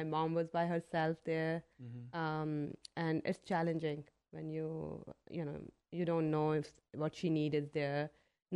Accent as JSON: {"language": "English", "country": "India", "tie": "born or raised there", "lives_now": "United States", "said": "but we grew up in India with everything with ginger."}